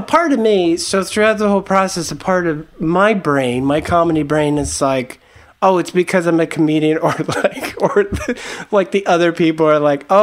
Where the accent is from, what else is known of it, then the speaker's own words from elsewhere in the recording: Detroit, Michigan, United States; I'm from the Detroit area and my wife is from Mid Michigan, and we both have like family there